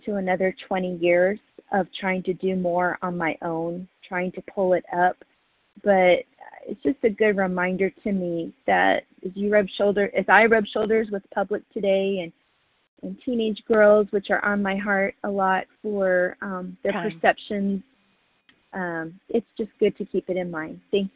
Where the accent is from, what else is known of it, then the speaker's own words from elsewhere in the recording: North Carolina, United States; I'm from North Carolina, and I am working on my recovery with God.